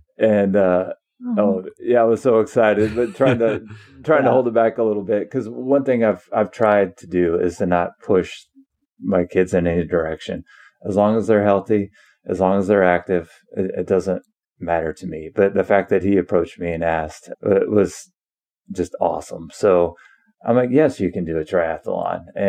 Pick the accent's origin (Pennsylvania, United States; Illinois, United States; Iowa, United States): Iowa, United States; Like I said, we're both from Iowa. We've been familiar with the race or the ride, but we've never done it.